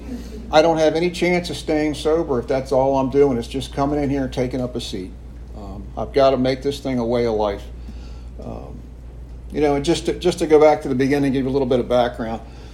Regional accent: Maryland, United States; I was raised in Baltimore County, north of Baltimore

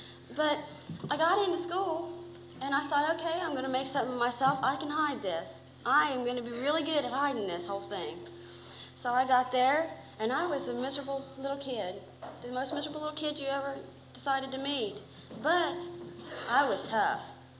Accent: Akron, Ohio, United States; I'm from Akron.

